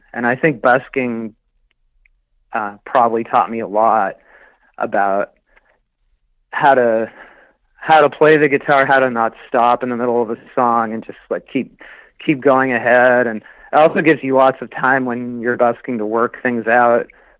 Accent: Maine, United States; Well, I grew up in Maine, and I got into music in the first place, I think, initially through that TV show Hee Haw that was on in the 70s.

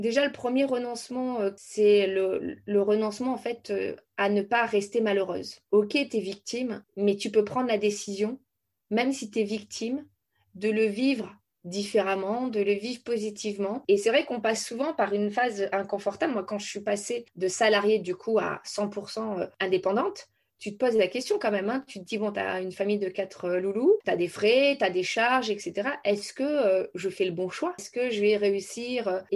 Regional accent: France; moi, je suis une fille de militaire. Donc, j'ai énormément déménagé partout en France. J'ai fait plus de 16 déménagements dans ma jeunesse.

